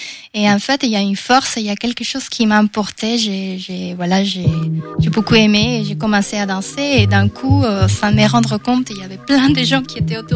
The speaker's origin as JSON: {"language": "French", "region": "Cochabamba", "country": "Bolivia", "said": "c'est justement quand j'étais dans mon pays d'origine, qui est la Bolivie. Je suis née à Cochabamba."}